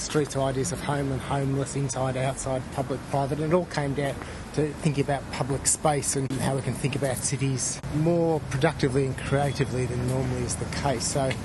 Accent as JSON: {"language": "English", "region": "East of England", "country": "United Kingdom", "tie": "born or raised there", "moved": "yes", "lives_now": "Australia", "said": "Yeah, yes, I was born in Essex."}